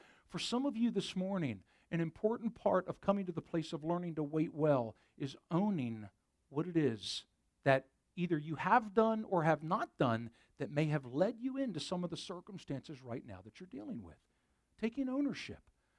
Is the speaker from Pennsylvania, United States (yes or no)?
yes; Philadelphia, Pennsylvania, United States; I'm a city boy. I'm from Philly. We don't hunt things there. We try not to be hunted. It's a dangerous place.